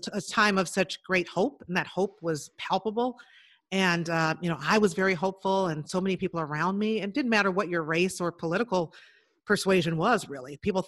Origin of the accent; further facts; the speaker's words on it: Chicago, Illinois, United States; No, I grew up in Chicago. So in the big city on the South side